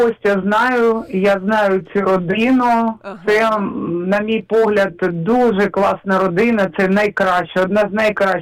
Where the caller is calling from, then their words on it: Sloviansk, Donetsk Oblast, Ukraine; я з міста Слов'янська.